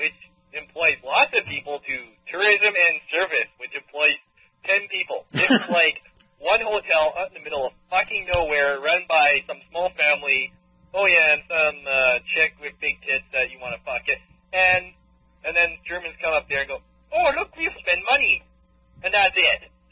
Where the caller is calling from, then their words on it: Bloomington, Minnesota, United States; Bloomington, Minnesota.